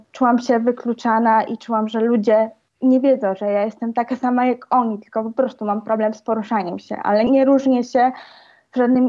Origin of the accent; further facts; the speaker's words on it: Łowicz, Łódź Voivodeship, Poland; now in Warsaw, Poland; Ja w ogóle sama mieszkam, teraz mam chłopaka, ale pochodzę z Łowicza. Jak wyjechałam do Warszawy